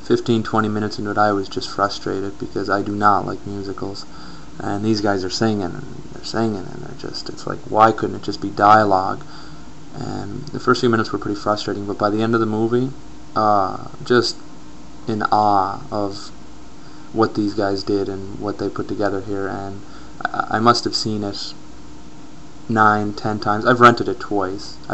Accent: Canada; He's an American, I'm a Canadian, I'm good looking, he's not, just kidding.

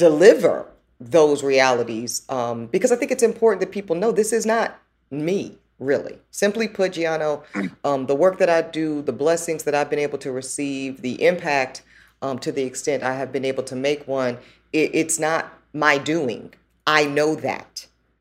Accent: the South, United States; You know, gee, I'm a daughter from the South.

